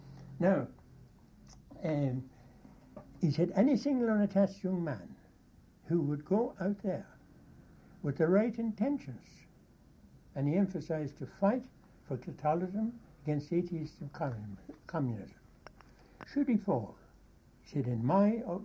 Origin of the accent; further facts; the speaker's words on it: County Cavan, Ireland; I come from Cavan.